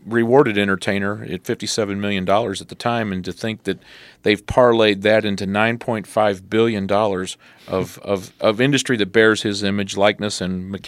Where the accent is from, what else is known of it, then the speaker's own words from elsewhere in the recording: St. Louis, Missouri, United States; I'm from St. Louis, and my $2.75 at many confectionery stores doesn't get what I get in Bunnell at the park.